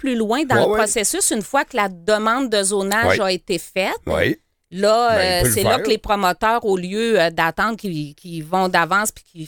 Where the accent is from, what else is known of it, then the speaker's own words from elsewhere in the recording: Sorel, Quebec, Canada; c'est le premier souvenir qui me reste de Sherbrooke quand je suis arrivée de Sorel pour me louer un appartement quand